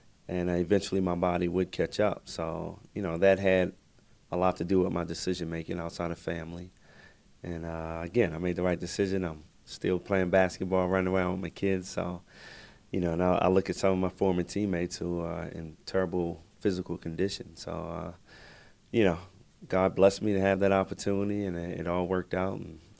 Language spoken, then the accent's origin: English; Baltimore, Maryland, United States; I grew up in Baltimore, which they recruited me to play two sports.